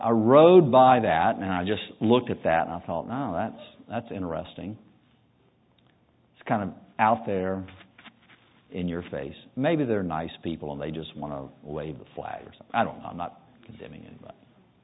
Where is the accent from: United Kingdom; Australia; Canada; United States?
United States; North Carolina; Now, I grew up in North Carolina, and I know where I'm at.